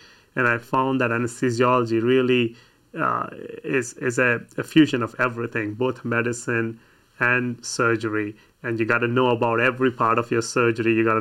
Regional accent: India; moved away as an adult; I grew up in India, and I did my medical school back in India before I decided to come here. I also trained in anesthesiology back in India

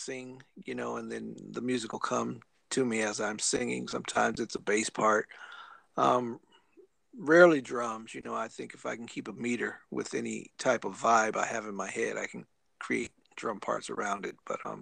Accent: Los Angeles, California, United States; I'm from LA, you know, but I'm from South Central. So we're just common people here.

